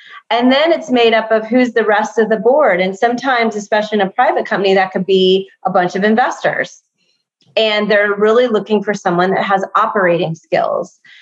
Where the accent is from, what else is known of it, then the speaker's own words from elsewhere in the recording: Texas, United States; also born or lived in New Orleans; And I was born in New Orleans. I was raised in Texas and I've worked my whole life.